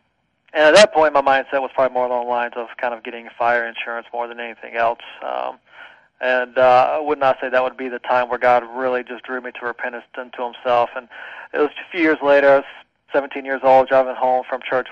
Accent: North Carolina, United States; Growing up, I grew up in North Carolina, in the Piedmont area, kind of very Bible Belt-ish, if you will. Parents took me to a Baptist church.

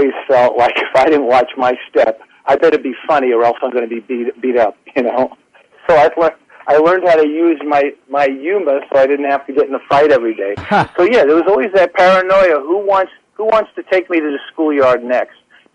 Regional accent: Brooklyn, New York, United States; is growing up in Brooklyn, being called the Christ Killer, just having a hard time trusting anyone

